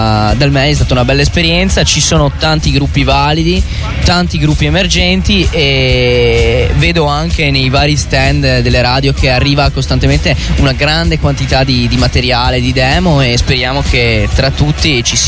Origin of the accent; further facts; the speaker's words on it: Padua, Veneto, Italy; Pop rock, esatto, veniamo da Padova.